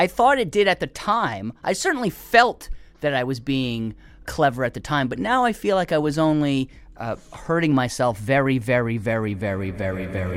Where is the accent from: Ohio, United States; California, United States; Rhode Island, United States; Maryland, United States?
Rhode Island, United States; Cranston; Tell your husband that is where I'm from.